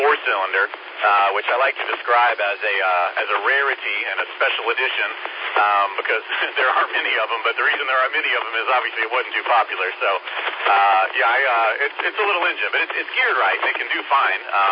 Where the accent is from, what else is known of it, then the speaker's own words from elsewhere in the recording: North Carolina, United States; I grew up in North Carolina, so I know that area a little bit.